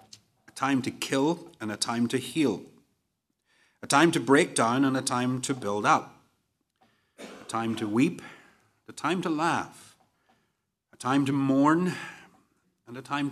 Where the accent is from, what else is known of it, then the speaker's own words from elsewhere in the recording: Ireland; And then secondly, because I'm Irish, I'm going to ask the question, what does this mean?